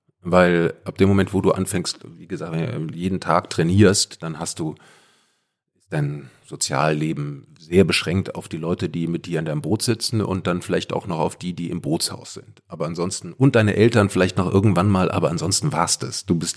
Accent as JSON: {"language": "German", "town": "Dietzenbach", "region": "Hesse", "country": "Germany", "tie": "born or raised there", "said": "ich bin ganz normal in Dietzenbach zur Schule gegangen und wir hatten dort eine Gesamtschule"}